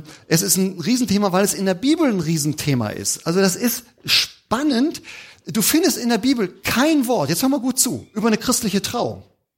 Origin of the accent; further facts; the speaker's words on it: Germany; Aber jetzt gehen wir aber an diese Themen, ne, wo wir als Deutsche sagen, wer glaubt denn sowas?